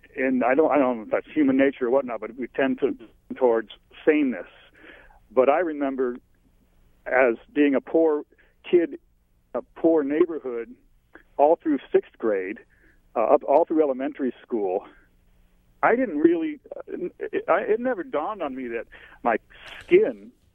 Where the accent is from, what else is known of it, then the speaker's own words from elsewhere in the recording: Altadena, California, United States; now in Poulsbo, United States; No. Altadena, which is just a little ways north of Pasadena, just between Pasadena and the mountain.